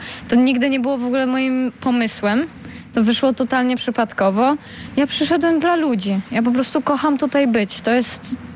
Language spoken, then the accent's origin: Polish; Goleniów, West Pomeranian Voivodeship, Poland; Tak, ja jestem z Goleniowa od urodzenia.